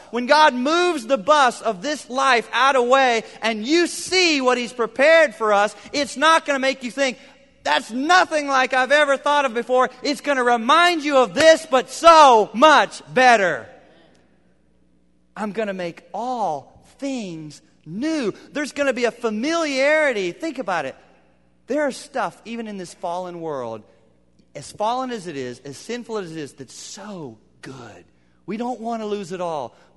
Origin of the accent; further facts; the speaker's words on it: Chattanooga, Tennessee, United States; I grew up in Chattanooga too, not on Lookout Mountain, but Chattanooga.